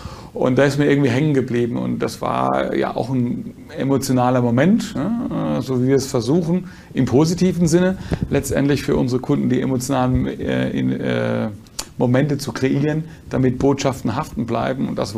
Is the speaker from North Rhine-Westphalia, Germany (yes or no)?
no; Neckarhausen, Baden-Württemberg, Germany; also born or lived in Mannheim; Klassisch, ich bin geboren in Monnem, wie man mal sagt. Aufgewachsen in Heidelberg, beziehungsweise ehrlicherweise muss ich sagen, dazwischen. In dem Ort Neckarhausen, der nämlich genau zwischen Mannheim und Heidelberg liegt.